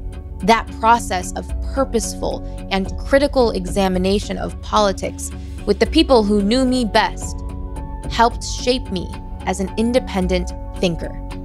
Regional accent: Maryland, United States; When I was growing up in Southern Maryland, I didn't talk to my friends about politics and religion because I carried shame about my own religious identity.

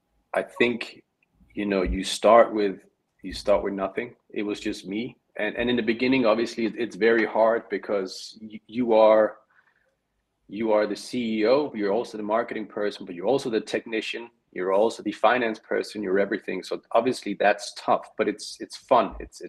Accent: Denmark; moved away as an adult; now in UAE; I am from Denmark.

